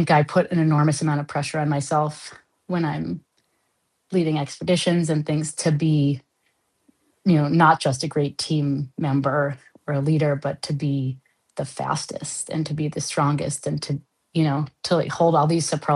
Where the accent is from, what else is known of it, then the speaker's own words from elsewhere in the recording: Boston, Massachusetts, United States; moved away as an adult; now in Canada; I'm not originally Canadian. I'm from Boston and from the States, and I moved here for my postdoc, and I'm a Canadian citizen now.